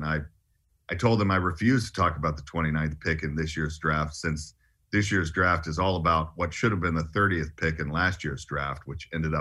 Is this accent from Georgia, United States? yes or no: yes; Atlanta, Georgia, United States; moved away; You know, I grew up in Atlanta and, you know, originally grew up rooting for the Braves. I ended up leaving when they started getting good